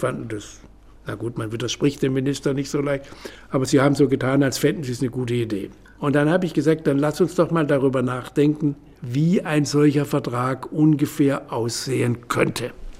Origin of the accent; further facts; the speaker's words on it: Hornberg, Baden-Württemberg, Germany; Ich meine, ich bin in Hornberg im Schwarzwald aufgewachsen, aus kleinbürgerlichen Verhältnissen.